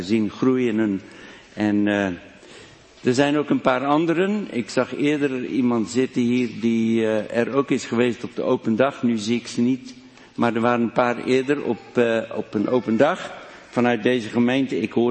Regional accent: Pretoria, Gauteng, South Africa; Dutch is a second language; now in Netherlands; zijn wij beide geboren en opgegroeid in Zuid-Afrika. In Pretoria, de hoofdstad van Zuid-Afrika. En dat ligt zo'n 800 kilometer van de zee vandaan.

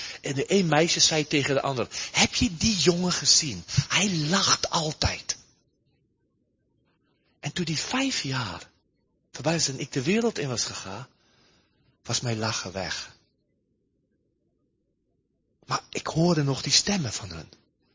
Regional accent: South Africa; now in Germany; Ik kom uit Zuid-Afrika, voor die het niet weten. Dan merk je al, ik woon in Duitsland, dus dan merk je mijn taal is helemaal door elkaar. Ik heb gestudeerd in Engels.

